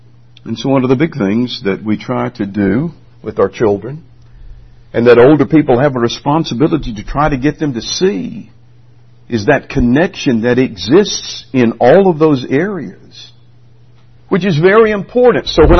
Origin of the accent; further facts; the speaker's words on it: Alabama, United States; Not the least of which is because I'm from Alabama.